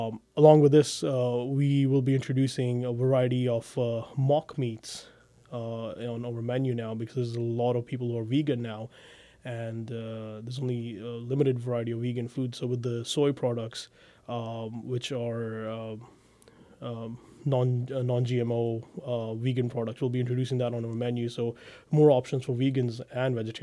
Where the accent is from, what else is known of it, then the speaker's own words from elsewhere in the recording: Punjab, India; we're from the Punjab region in eastern India, which now, unfortunately, after the partition of 1947, Punjab is split in Pakistan and India, two different countries, but the culture is exactly the same.